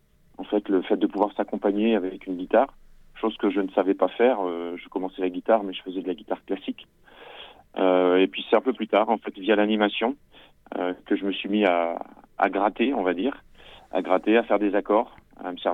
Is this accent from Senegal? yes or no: no; Caen, Normandy, France; also born or lived in Saint-Germain-en-Laye; je suis né en fait à Saint-Germain-en-Laye, c'est une ville que je ne connais pas du tout. Mes parents étaient étudiants à l'époque et du coup sont venus s'installer à Caen lorsque j'avais un an. J'ai grandi dans la ville de Caen et ses alentours.